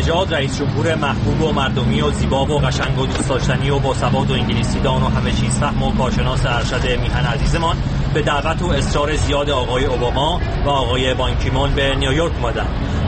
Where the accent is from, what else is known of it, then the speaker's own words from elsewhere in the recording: Iran; من ایرانی هستم.